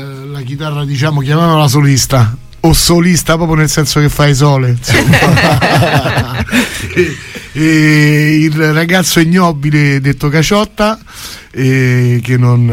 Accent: Rome, Lazio, Italy; Però siccome noi siamo di Roma e abbiamo l'acquedotto romano

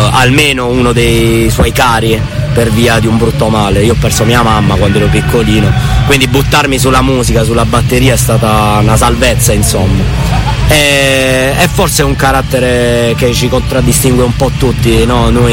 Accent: Taranto, Apulia, Italy; sono forse l'unico veramente tarantino, perché sono nato e cresciuto a Taranto per 25 anni.

